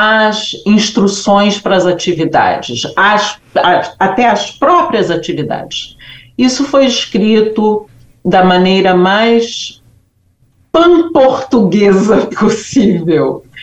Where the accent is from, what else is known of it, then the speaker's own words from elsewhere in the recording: Brazil; está óbvio para todos os nossos ouvintes que eu sou brasileira